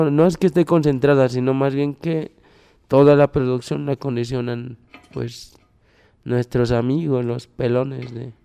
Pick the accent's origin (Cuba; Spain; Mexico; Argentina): Mexico; Guerrero; porque en mi tierra, yo vivo en la Sierra de Guerrero, pues se da mucho eso, ¿no?